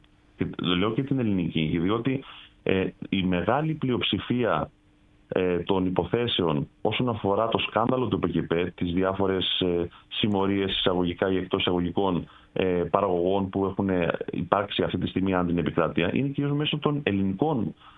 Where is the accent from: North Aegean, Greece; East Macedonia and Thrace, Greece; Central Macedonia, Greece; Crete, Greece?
Crete, Greece; εγώ βάζω μέσα και την Κρήτη, τον τόπο μου